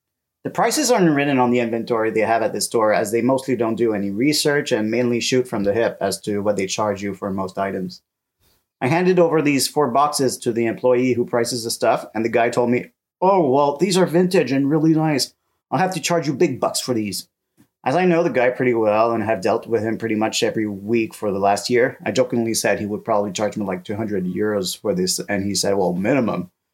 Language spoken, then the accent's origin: English; Canada; now in France; As a Canadian living in France, I just love that euros have better value than a Canadian dollar